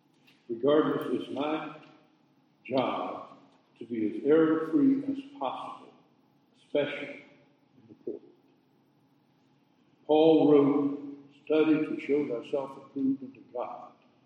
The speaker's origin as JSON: {"language": "English", "region": "South Carolina", "country": "United States", "tie": "born or raised there", "said": "a church down in South Carolina. I could name the church, but I'm not going to do it. It was in my hometown."}